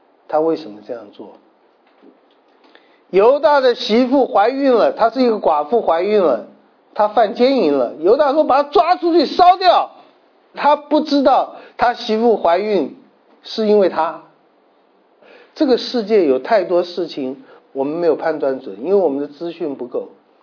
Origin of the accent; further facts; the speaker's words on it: China; 对我们中国人来讲，我们被人论断是极大的事